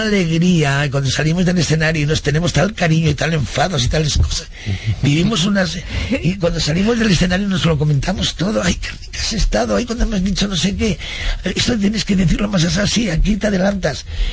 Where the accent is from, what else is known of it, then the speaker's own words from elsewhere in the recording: Spain; Yo soy muy española.